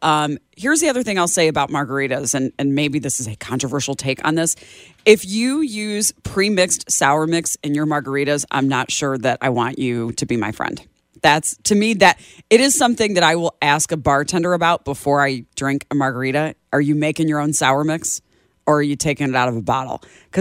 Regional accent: Chicago, Illinois, United States; given that I'm from Chicago, and that's the oddball in the study

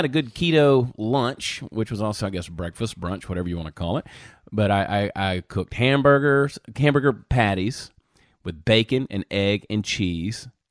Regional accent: the South, United States; Because, see, I grew up in the South where they have Crystals, and I love Crystals.

